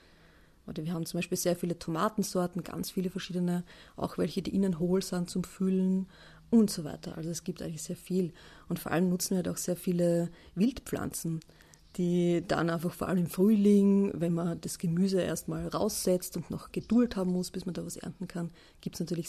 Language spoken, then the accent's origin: German; Styria, Austria; Erstens bin ich in der Steiermark aufgewachsen mit einem großen Garten